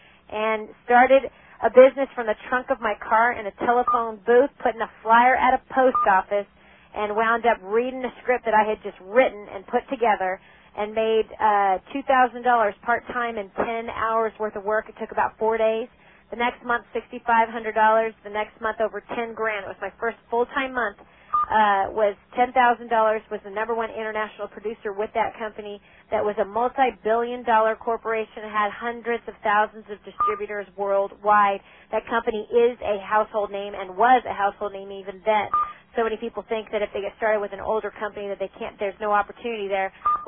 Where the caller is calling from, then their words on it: Santa Barbara, California, United States; I'm calling you from Santa Barbara, California. It's a beautiful sunny day here in Santa Barbara, gorgeous ocean.